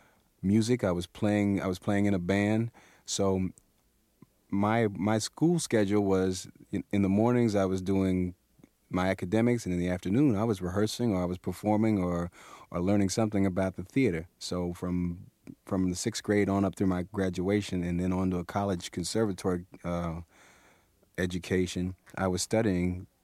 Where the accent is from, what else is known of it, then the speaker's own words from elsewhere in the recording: Cincinnati, Ohio, United States; There was an alternative school program in my hometown of Cincinnati.